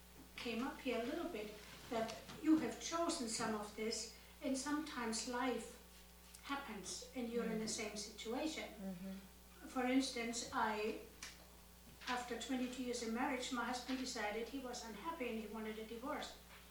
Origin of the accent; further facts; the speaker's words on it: Germany; I grew up in Germany.